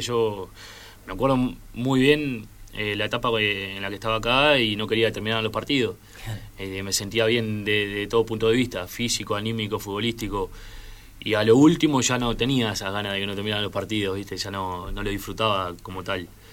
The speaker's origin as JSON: {"language": "Spanish", "town": "Shangri-La", "region": "Canelones", "country": "Uruguay", "tie": "born or raised there", "also_born_or_lived": "Montevideo", "said": "Yo nací en Montevideo, pero a los dos años de edad, a los cuatro años de edad, mis padres me llevan a vivir a Shangri-La, que es la Costa de Oro, se llama. Es el primer balneario yendo de Montevideo para el este, está a 10 minutos de Montevideo. Y me crié ahí"}